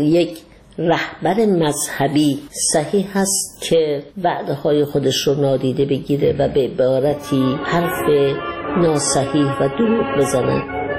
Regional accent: Iran; من یک ایرانی هستم، در ایران زندگی میکنم

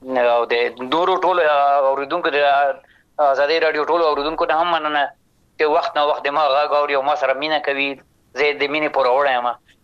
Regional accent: Afghanistan; زه افغان یم د افغانستان یم

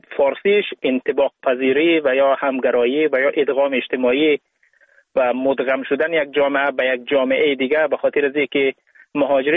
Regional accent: Ghazni, Afghanistan; now in Sweden; در غزنی افغانستان به دنیا آمدم و تحصیلات ابتدایی را همونجا داشتم و تا اینکه در سال 2011 سویدن آمدم

